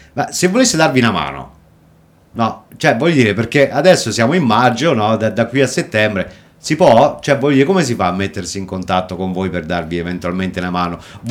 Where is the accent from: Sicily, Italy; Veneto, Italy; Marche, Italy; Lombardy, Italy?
Veneto, Italy; Agordo; vabbè, io che sono di Agordo, non lo so se posso...